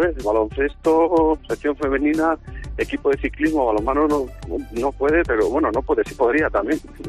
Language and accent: Spanish; León, Castile and León, Spain; que somos de León